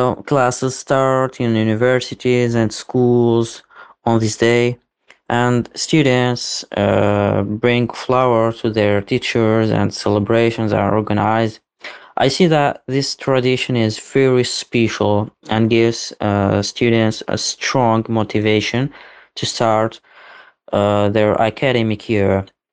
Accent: Algeria; now in Russia; I'm from Algeria. I'm 30 years old. I have been in Russia for 2 years.

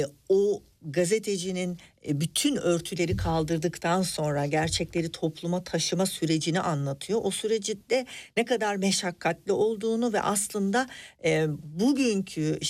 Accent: Berlin, Germany; moved away as an adult; now in Turkey; benim büyüdüğüm yer Berlin. Duvarın kenarında büyüdüm. Çocukluğum orada geçti. İşçi bir ailesinin çocuğu olarak orada yuvaya gittim. Yuvada Almanca öğrendim. Ondan sonra ana sınıf, ilkokul, orta, lise derken gimnazyumdan sonra tekrar Türkiye'ye geldim.

